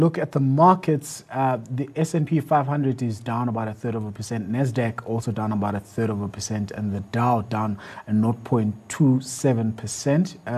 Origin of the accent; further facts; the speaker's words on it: Durban, KwaZulu-Natal, South Africa; Yeah, look, I'm from Durban